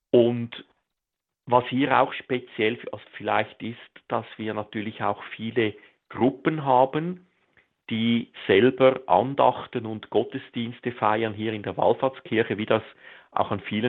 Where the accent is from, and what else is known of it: Rapperswil-Jona, St. Gallen, Switzerland; born or raised there